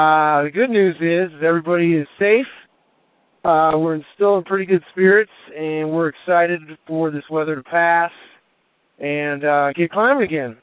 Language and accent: English; Minnesota, United States; something I've never seen before, and I'm from Minnesota.